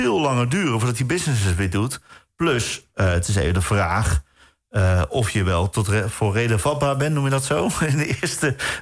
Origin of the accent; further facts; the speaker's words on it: Netherlands; maar ik denk dat wij als Nederlanders best bereid zijn om met elkaar te praten.